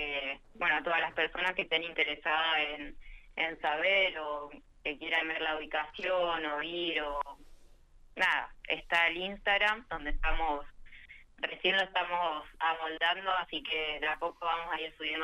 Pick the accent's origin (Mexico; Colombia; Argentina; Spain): Argentina; Santa Cruz; Yo soy de Santa Cruz y era bastante difícil viajar tantos kilómetros para correr. Así que hacíamos como carrera por medio o las carreras que se podía y corríamos allá a nivel Patagonia.